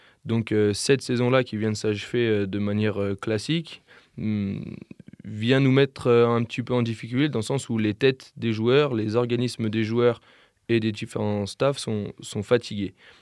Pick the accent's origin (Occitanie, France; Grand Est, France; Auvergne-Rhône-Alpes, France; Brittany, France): Auvergne-Rhône-Alpes, France; Lyon; J'ai eu la chance, moi, de pouvoir faire la fac à Lyon, et étant originaire de Lyon